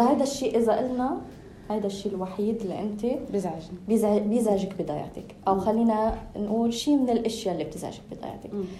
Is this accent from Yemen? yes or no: no; Lebanon; أنا من الناس اللي عشت طفولتي بلبنان، ونقلنا أكثر من بيت على فكرة، كلهم كانوا طوابق أرضية حواليهم في يا جنينة يا حديقة، يا أصلاً هم موجودين يعني يا أصلاً البيت موجود بضيعة. ربيت بالطبيعة